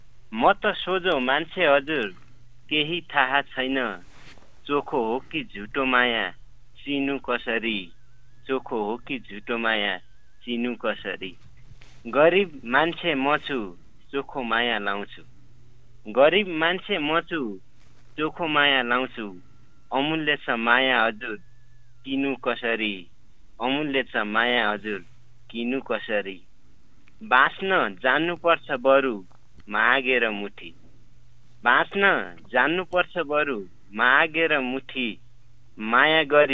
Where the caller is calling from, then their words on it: Sudurpashchim Province, Nepal; यतिखेर तुर्मखात गाउँपालिकादेखि